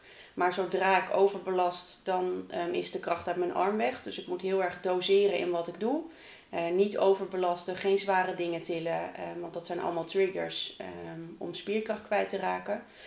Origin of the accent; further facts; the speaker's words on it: Zeist, Utrecht, Netherlands; born there; now in Ommen, Netherlands; Ik woon in Ommen. Geboren in Zeist.